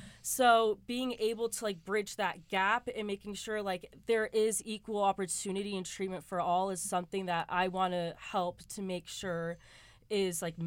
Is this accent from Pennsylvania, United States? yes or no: no; Santa Barbara, California, United States; I am from the Santa Barbara area, and I moved out here within the last 8 months, kind of just for, like, a change of scenery and to prepare myself for Cal Lutheran.